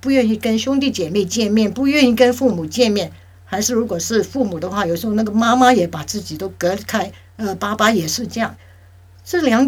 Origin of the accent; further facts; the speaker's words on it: China; 特别是中国人，因为我们中国人总是觉得这种病是精神病